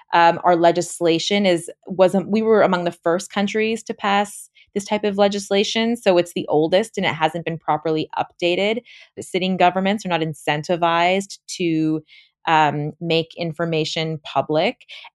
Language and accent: English; Canada; And trying to get that information as a Canadian journalist was so difficult.